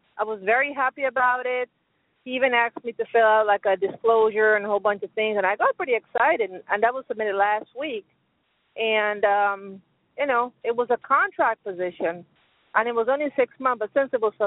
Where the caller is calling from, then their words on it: Pennsylvania, United States; Pennsylvania.